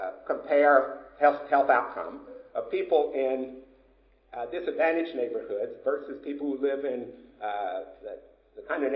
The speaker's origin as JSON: {"language": "English", "region": "Tennessee", "country": "United States", "tie": "born or raised there", "said": "I grew up in Cock County in a rural part of Tennessee"}